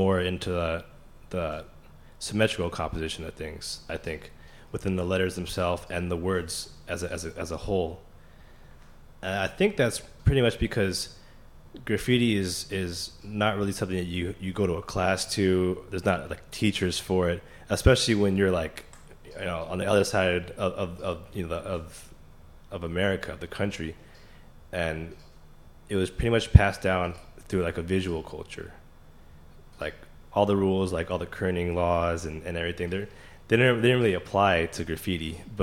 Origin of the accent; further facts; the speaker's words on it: West Coast, United States; Well, the thing was, I'm from the West Coast